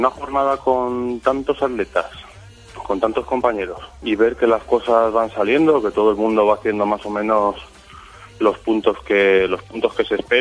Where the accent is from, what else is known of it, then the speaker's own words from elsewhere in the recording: Salamanca, Castile and León, Spain; Prácticamente una gran cantidad de los atletas somos de Salamanca o gente de cerca o que está estudiando en la ciudad.